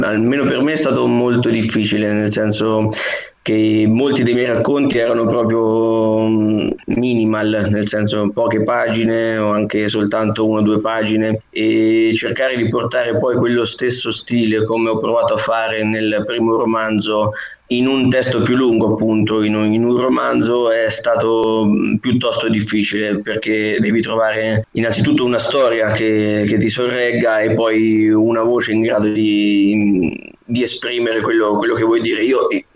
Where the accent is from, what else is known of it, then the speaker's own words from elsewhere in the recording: Umbria, Italy; perché sono umbro, quindi ho scritto di quello che vedo e conosco